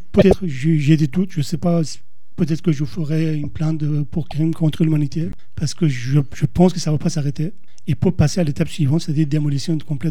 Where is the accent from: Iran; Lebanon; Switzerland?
Iran; now in France; Trois jours après, on a déménagé à Téhéran. Et après, j'ai quitté l'Iran parce que c'était plus une vie.